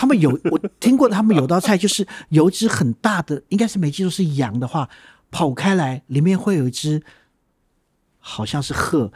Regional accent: China; 就跟我们中国人一样的俗气啊

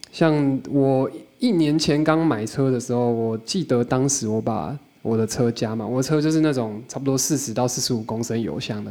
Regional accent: Taichung, Taiwan; 我是台中人啊。

